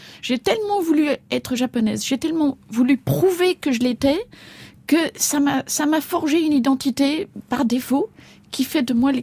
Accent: Belgium; also born or lived in Japan; Après maintes investigations, je suis absolument persuadée d'être belge, c'est-à-dire nationalité qui figure sur ma carte d'identité.

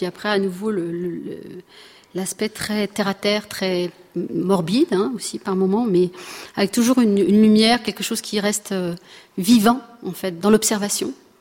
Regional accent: Grand Est, France; J'ai beaucoup travaillé avec un auteur alsacien, parce que je suis alsacienne.

